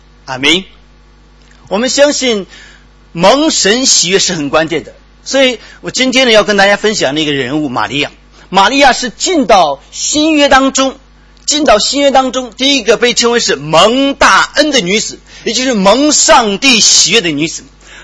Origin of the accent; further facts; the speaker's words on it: Shandong, China; 我也是从山东来的，一听觉得很近了